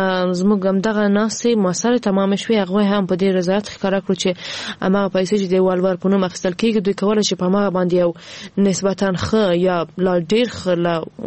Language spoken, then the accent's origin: Pashto; Afghanistan; ځکه زه هم د افغانستان یو وګړی یم